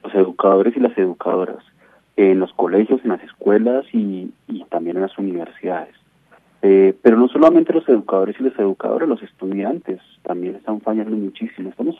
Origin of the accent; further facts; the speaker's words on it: Colombia; somos nosotros, colombianos y colombianas